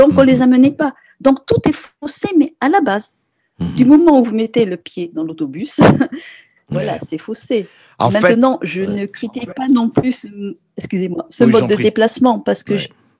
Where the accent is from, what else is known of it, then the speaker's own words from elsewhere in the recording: Nouvelle-Aquitaine, France; ne serait-ce que chez nous au Pays Basque.